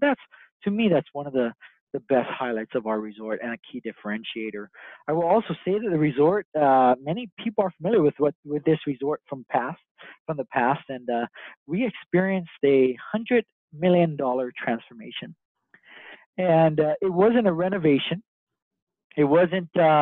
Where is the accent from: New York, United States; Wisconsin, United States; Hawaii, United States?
Hawaii, United States; Oahu; because obviously I'm from Oahu, right?